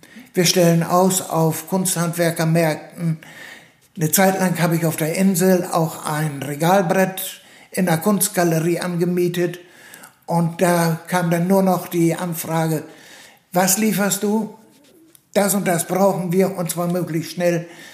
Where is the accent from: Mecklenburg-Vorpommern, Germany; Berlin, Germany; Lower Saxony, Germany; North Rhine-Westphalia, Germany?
Lower Saxony, Germany; Heute bin ich 67 Jahre alt, Pensionär, und aufgewachsen bin ich in Ostfriesland, in einem kleinen Ort bei Leer. In Ostfriesland habe ich auch Wirtschaft studiert